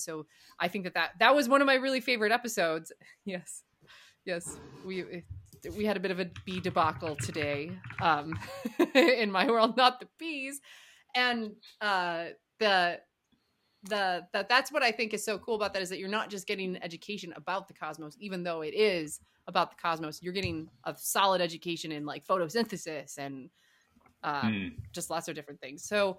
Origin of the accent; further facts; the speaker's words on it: Milwaukee, Wisconsin, United States; But my unique claim to fame is that I grew up in Milwaukee area, I grew up in the Milwaukee.